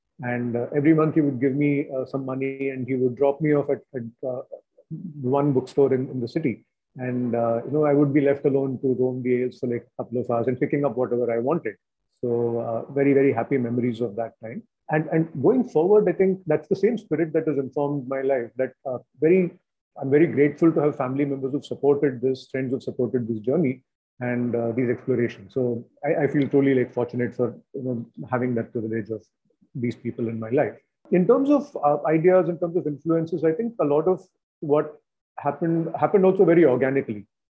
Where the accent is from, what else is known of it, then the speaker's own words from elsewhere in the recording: Mumbai, Maharashtra, India; So I think as a child growing up in Bombay